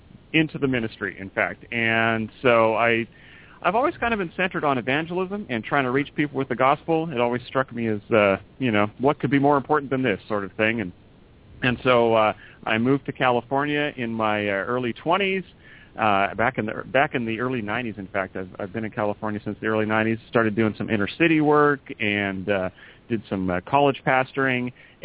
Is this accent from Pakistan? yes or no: no; Canada; I grew up in Canada, actually. I was a farm boy from Midwestern Canada